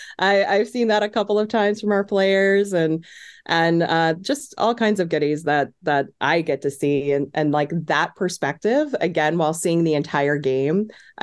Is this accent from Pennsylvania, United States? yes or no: no; Virginia, United States; I grew up in the Hampton Roads area.